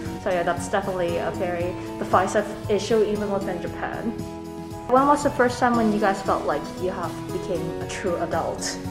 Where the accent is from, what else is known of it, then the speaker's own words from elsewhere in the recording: Vancouver, British Columbia, Canada; I'm from Vancouver, which is in British Columbia